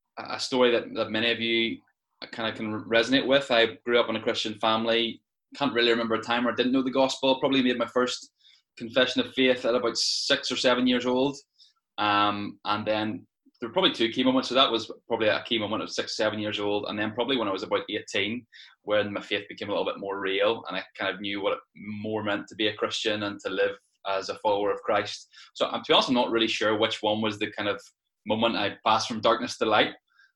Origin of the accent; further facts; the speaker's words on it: Ballymena, Northern Ireland, United Kingdom; now in Bangor, United Kingdom; I'm from Ballymena, although recently just got a house in Bangor, so you can all come and visit me soon.